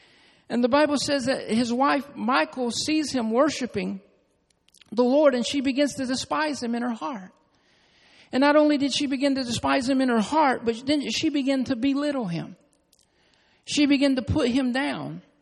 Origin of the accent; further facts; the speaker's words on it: Georgia, United States; also born or lived in Alabama; I grew up in Georgia and Alabama, and I know all about the racism that's in the church.